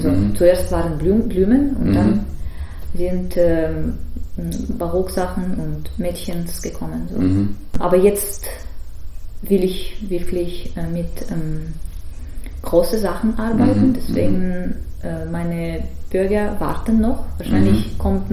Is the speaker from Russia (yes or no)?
yes; Tver, Tver Oblast, Russia; German is a second language; moved away